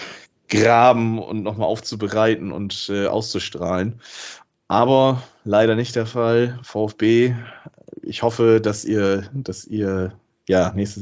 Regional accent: Bremen, Germany; ich kann als Bremer

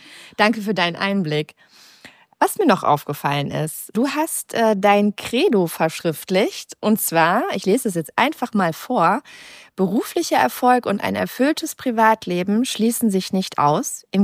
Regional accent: Recklinghausen, North Rhine-Westphalia, Germany; dass du nach Recklinghausen zugezogen bist. Und das ist meine alte Heimatstadt.

